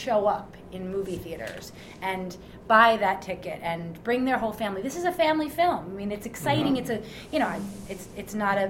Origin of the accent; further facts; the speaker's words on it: United States; Being an American, I still meet people that are in marketing, in press, at all of the major studios